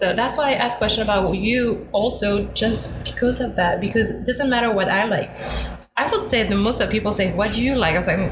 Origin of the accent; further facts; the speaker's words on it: Lyon, Auvergne-Rhône-Alpes, France; English is a second language; This red is more from where I come from. I come from Lyon, which is the capital.